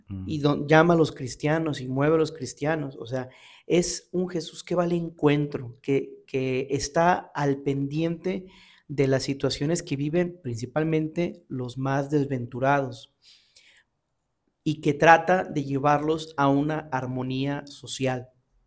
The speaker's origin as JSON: {"language": "Spanish", "country": "Mexico", "said": "Ya también como mexicanos tenemos también esta tradición del meme y todo"}